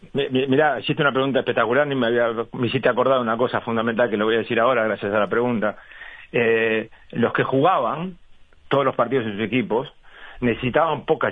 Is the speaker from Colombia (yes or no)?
no; Uruguay; porque somos uruguayos y sabemos la responsabilidad